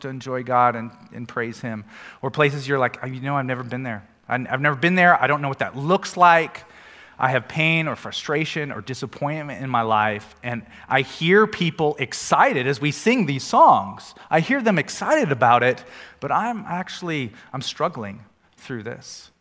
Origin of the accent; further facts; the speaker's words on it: Oregon, United States; And so we come here from Oregon.